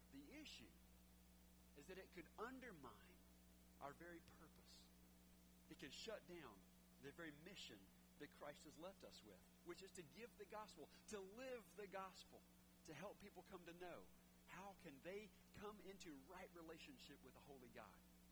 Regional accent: the South, United States; well, I'm from the South, so I'd say y'all

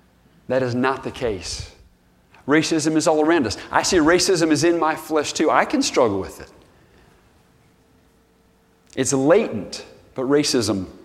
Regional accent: the South, United States; You know, I grew up in the South.

